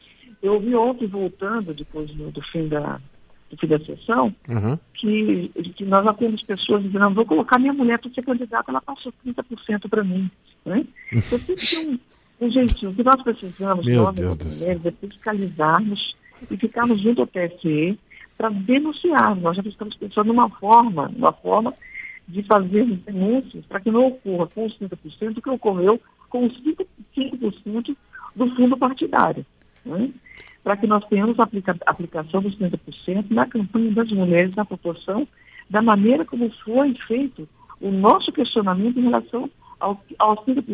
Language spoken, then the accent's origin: Portuguese; São Paulo, Brazil; eu sou do estado de São Paulo.